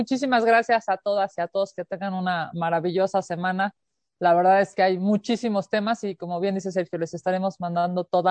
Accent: Mexico City, Mexico; para quienes somos de la Ciudad de México, para quienes somos chilangos, para quienes vivimos en esta capital

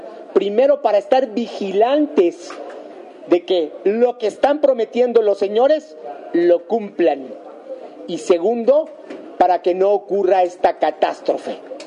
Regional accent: Mexico; en lo general me siento profundamente avergonzado como mexicano de tener una calidad tan baja de senadores

